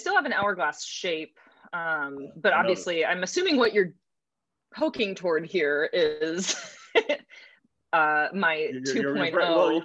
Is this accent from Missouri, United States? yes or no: no; Fort Worth, Texas, United States; also born or lived in Minnesota; Well, I am originally from Minnesota. That's where I was born. And I lived there for like half my life. And then, I came of age, you know, high school and everything was in Texas, in North Texas, near Fort Worth.